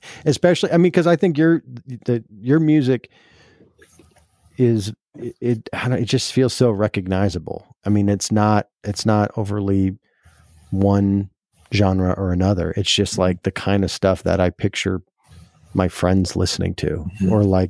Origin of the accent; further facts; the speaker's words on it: South Dakota, United States; Cause I'm from South Dakota and, you know, didn't grow up on a big ranch or anything like that, but grew up with horses on the edge of town.